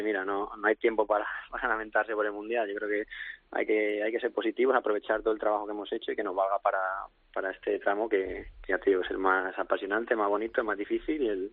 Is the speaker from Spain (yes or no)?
yes; Madrid, Community of Madrid, Spain; para todos los que somos de Madrid